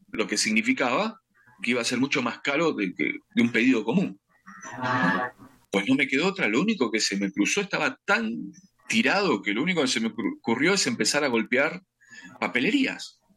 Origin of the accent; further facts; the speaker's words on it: Argentina; y en mi país cada 10 años quiebra, qué sé yo, explota Argentina.